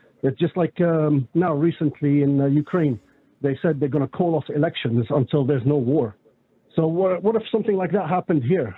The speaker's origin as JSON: {"language": "English", "country": "United Kingdom", "tie": "born or raised there", "also_born_or_lived": "Yemen", "lives_now": "Ireland", "said": "But I grew up in the UK, and I've worked around the world, basically."}